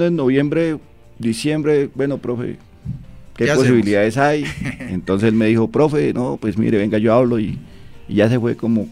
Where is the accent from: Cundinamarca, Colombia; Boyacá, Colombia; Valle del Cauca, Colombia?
Cundinamarca, Colombia; Útica; El profe pues nos hizo el honor de llegar a mi pueblo, a Útica, que hicimos un torneo.